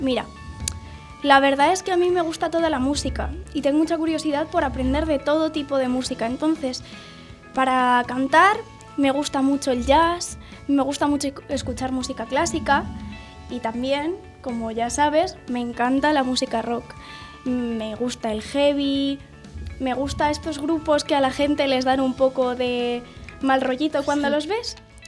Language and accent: Spanish; Madrid, Community of Madrid, Spain; soy de Madrid, nací aquí, justo soy del centro, nací en La Paz como muchos españoles y como muchos madrileños precisamente y nada, llevo aquí toda mi vida.